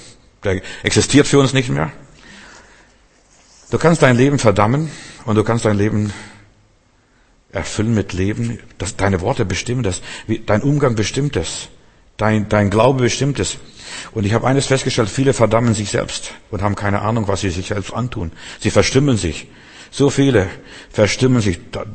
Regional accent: Klaipėda, Klaipėda County, Lithuania; Bei uns zu Hause, wo ich herkomme, aus Litauen, Memel, mein Urgroßvater, der hatte, wir waren einfache Leute.

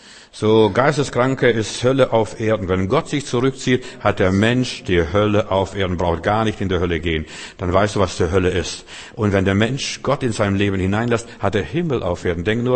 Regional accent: Klaipeda, Klaipėda County, Lithuania; in Memel, wo ich aufgewachsen bin

